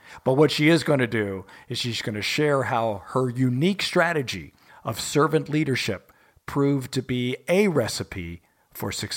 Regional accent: Indiana, United States; also born or lived in Kentucky; I was born in Kentucky, but grew up southern Indiana, across from the river from Louisville. Another chicken town.

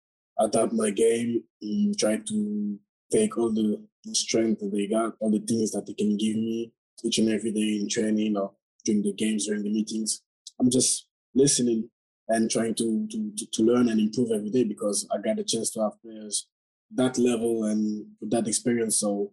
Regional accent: Nice, Provence-Alpes-Côte d'Azur, France; I was born in Nice, so I played for the squad

